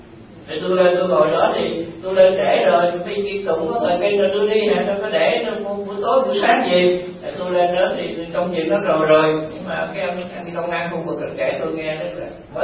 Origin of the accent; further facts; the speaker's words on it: Southern Vietnam, Vietnam; tôi là dân Nam Bộ nhưng mà học ở ngoài miền Trung, rồi sống làm việc ở miền Trung